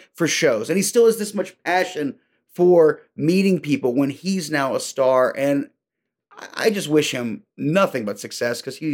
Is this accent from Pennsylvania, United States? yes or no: no; Texas, United States; I didn't go to a lot of musicals, you know, from Texas.